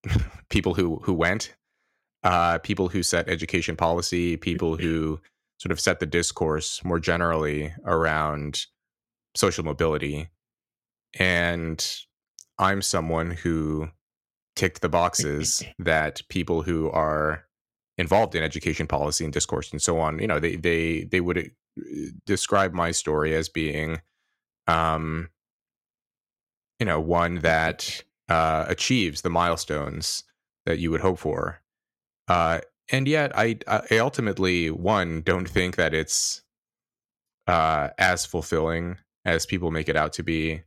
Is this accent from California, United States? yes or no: yes; Red Bluff, California, United States; I also tell the story of my friends growing up in Red Bluff and how their lives turned out.